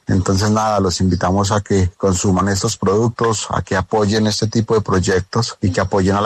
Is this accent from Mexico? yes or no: no; Villagarzón, Putumayo, Colombia; Soy de Villagarzón, Putumayo